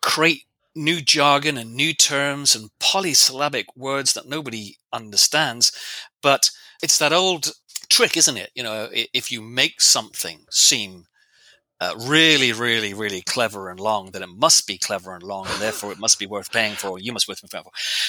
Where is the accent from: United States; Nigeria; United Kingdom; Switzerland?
United Kingdom; England